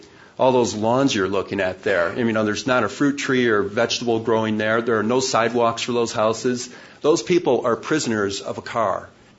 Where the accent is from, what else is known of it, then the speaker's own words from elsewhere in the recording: California, United States; And I'll have to admit, I'm up here from California, and I was scouting out your glaciers today